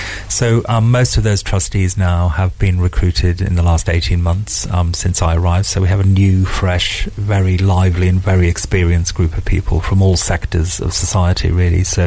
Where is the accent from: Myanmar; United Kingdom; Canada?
United Kingdom; Wales; born there; I was born in North Wales, and there's a similarity, of course, to that. I was brought up in a pub, and I'm now living in an old pub, which has been renovated on the south of the island.